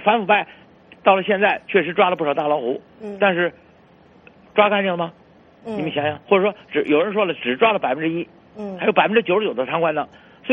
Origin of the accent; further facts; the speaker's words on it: Beijing, China; 你像最近你们都是我们北京人谈的最多的就是能源